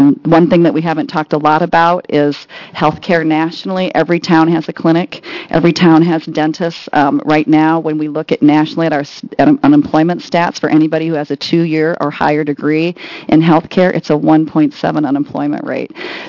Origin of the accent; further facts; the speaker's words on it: Iowa, United States; I'm from Iowa. I'm married a farm boy, and Oregon's very much like Iowa.